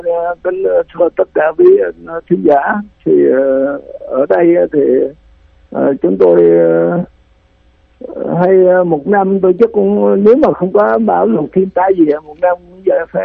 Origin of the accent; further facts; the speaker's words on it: Phú Yên, Vietnam; Phú Yên là quê hương của tôi, thứ hai là tôi đi quen rồi